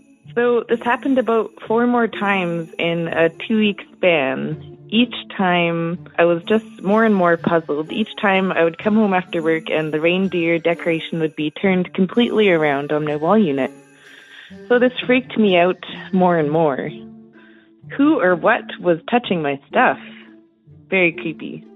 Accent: Flin Flon, Manitoba, Canada; I'm from Flin Flon, Manitoba.

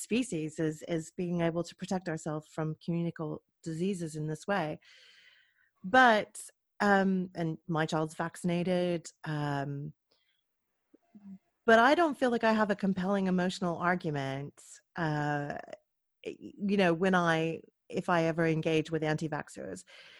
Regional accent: United States; now in United Kingdom; this is very specific to the US, and being an American and we have an election coming up

